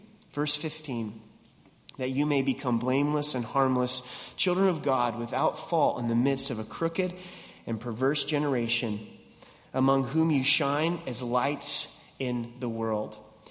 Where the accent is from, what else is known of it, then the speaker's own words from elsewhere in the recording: Oregon, United States; Growing up in Southern Oregon, there were the Oregon Caves.